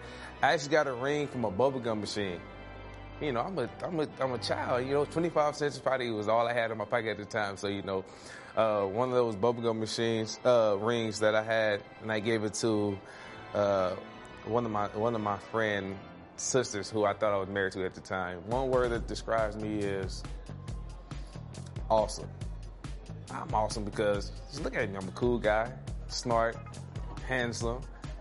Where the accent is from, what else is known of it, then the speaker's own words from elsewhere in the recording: Waukegan, Illinois, United States; I'm from Waukegan, Illinois. 6'2", defensive back for New England Patriots.